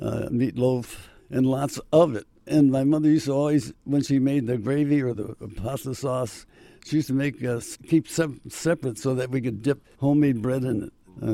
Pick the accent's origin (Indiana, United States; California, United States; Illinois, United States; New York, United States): Illinois, United States; Chicago; I come from a big family. I had three older brothers and two older sisters.